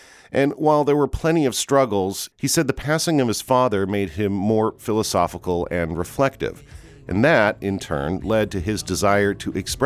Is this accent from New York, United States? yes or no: no; Washington, United States; We grew up in a nice house. I grew up in Capitol Hill. I grew up, with a lot of friends on my block and friends in my neighborhood